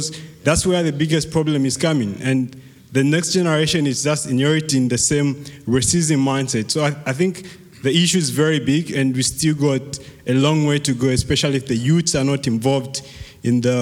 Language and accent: English; Zambia; and I'm from Zambia.